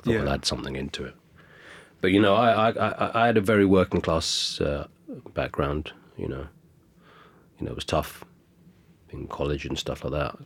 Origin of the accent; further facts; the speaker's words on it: England, United Kingdom; So it was almost like being British and Indian. You know, you go home and you go to family events and they're all very Indian, and you go to hang out with you and Greg, and I'm very English.